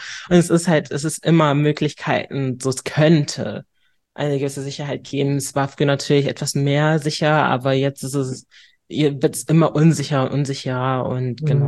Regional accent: Hamburg, Germany; Ich bin Hamburgerin durch und durch

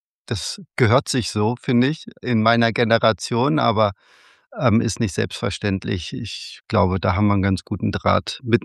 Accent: Wolfsburg, Lower Saxony, Germany; Geboren in Wolfsburg in der Autometropole des Nordens oder eine der Autometropolen und da sehr, sehr gebunden aufgewachsen.

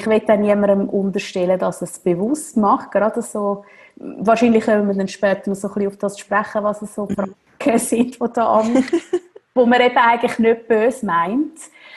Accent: Zurich, Switzerland; aus dem Zürich-Oberland, ich bin im Zürich-Oberland aufgewachsen.

